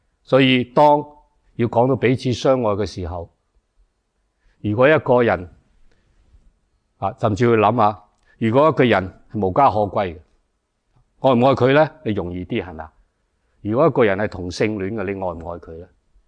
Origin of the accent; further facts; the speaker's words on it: China; 我哋中国人对儿女比较会能够了解